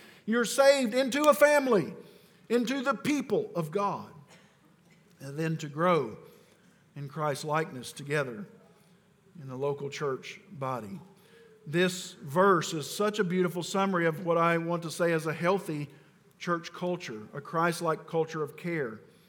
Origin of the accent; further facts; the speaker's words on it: Appalachia, United States; Mirror, I don't know how you say that. I'm from Appalachia. Mirror, I think.